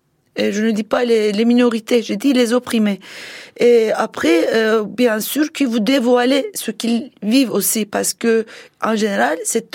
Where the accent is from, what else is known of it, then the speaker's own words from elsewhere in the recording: Turkey; je peux être une femme, mais je suis turque